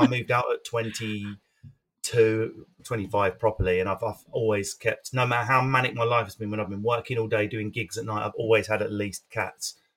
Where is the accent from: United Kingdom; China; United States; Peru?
United Kingdom; East of England; I'm from Essex. If anything, I've toned it down.